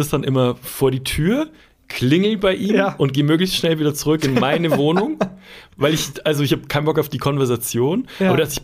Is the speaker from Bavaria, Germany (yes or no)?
yes; Regensburg, Bavaria, Germany